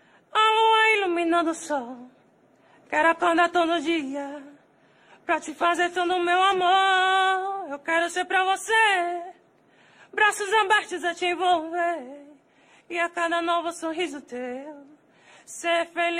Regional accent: Maceió, Alagoas, Brazil; tenho 18 anos, nasci e moro em Maceió, Alagoas.

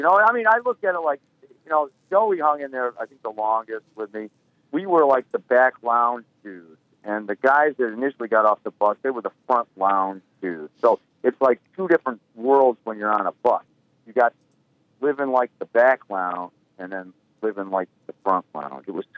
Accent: Detroit, Michigan, United States; I grew up in Detroit, and I'm talking about. I spent 34 years in the city. I raised a family in Detroit

